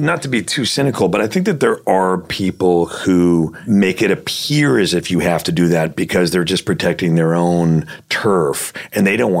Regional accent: Toronto, Ontario, Canada; I grew up in Toronto.

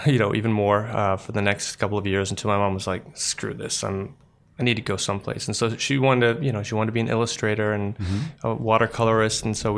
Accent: Washington, District of Columbia, United States; born there; I was born in Washington, D.C., but I grew up with my parents who were both artists.

